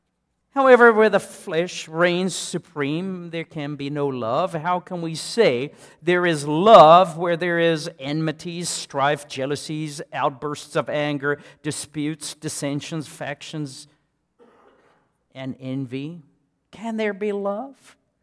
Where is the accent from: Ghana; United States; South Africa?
South Africa; Many years ago, near where I grew up in South Africa